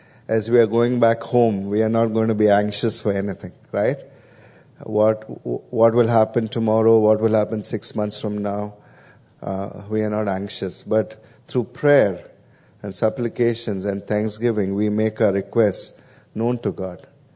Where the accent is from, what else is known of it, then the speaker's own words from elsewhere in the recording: India; So I'm from India.